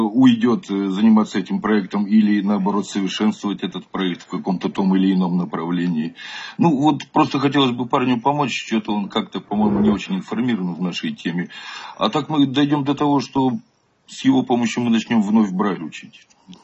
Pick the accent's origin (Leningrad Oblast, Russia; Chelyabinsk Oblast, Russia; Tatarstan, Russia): Chelyabinsk Oblast, Russia; Chelyabinsk; Я из Челябинска.